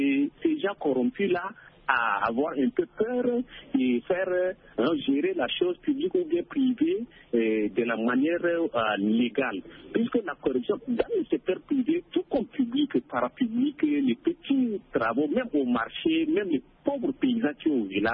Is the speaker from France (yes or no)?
no; Chad; comme on le dit en arabe local chez nous au Tchad